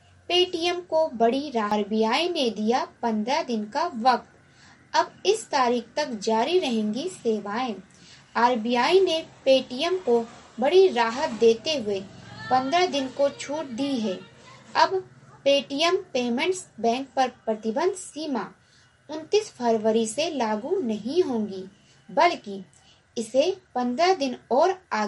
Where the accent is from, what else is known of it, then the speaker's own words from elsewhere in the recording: Uttar Pradesh, India; और मैं गोंडा जिले से हूँ।